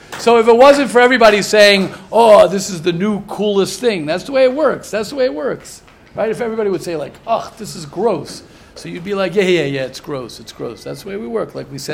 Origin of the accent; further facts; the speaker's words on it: United States; As I say many times, I'm an American … baseball, hot dogs, apple pie, and Chevrolet.